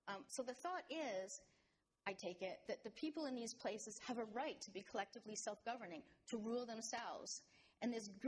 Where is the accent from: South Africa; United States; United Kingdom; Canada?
Canada; So I'm a Canadian by origin and also by citizenship.